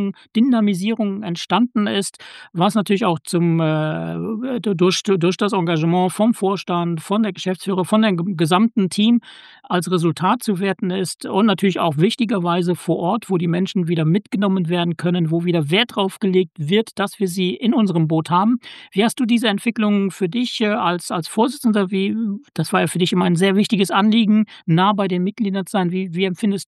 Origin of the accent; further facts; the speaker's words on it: Bad Segeberg, Schleswig-Holstein, Germany; Ich komme aus Bad Segeberg.